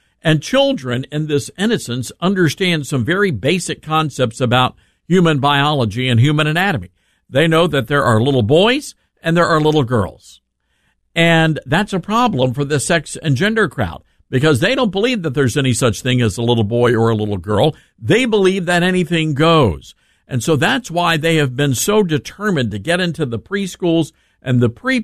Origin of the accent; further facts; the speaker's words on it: Memphis, Tennessee, United States; my hometown of Memphis, Tennessee